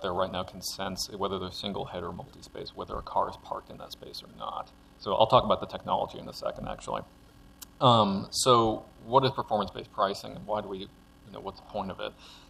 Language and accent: English; California, United States; and full disclosure, I'm a Californian.